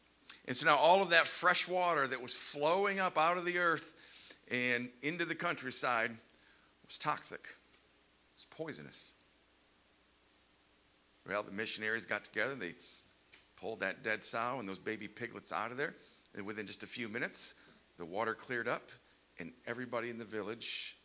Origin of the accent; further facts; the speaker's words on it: United States; And you're like, screw that, I'm an American.